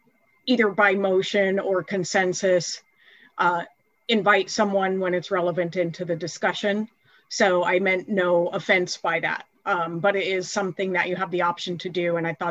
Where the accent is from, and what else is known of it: Black Diamond, Washington, United States; born or raised there; now in Bellevue, United States